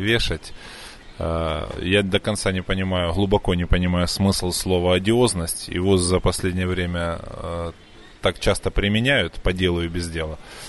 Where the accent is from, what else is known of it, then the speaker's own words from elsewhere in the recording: Donetsk, Donetsk Oblast, Ukraine; Я коренной дончанин, родился в Донецке, люблю свой город и хочу здесь прожить свою жизнь и здесь умереть, в Донецке.